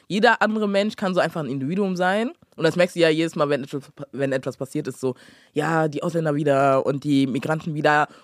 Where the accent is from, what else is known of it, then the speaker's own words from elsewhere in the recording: Ghana; ich bin aus Ghana, Junge, Alter.